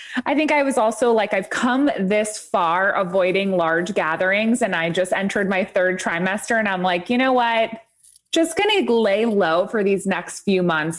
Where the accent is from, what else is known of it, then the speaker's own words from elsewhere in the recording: New York, United States; I mean, I'm from New York originally. I'm from upstate New York, so I don't think I will ever be leaving the state for sure